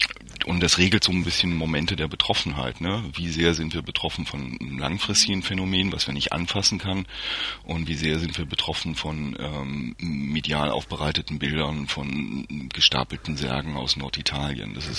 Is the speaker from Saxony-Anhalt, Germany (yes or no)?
yes; Halle, Saxony-Anhalt, Germany; Also ich habe das irgendwie in meiner Jugend mitbekommen, wie die hallische Innenstadtkern weggerissen wurde und Plattenbauten gebaut worden sind.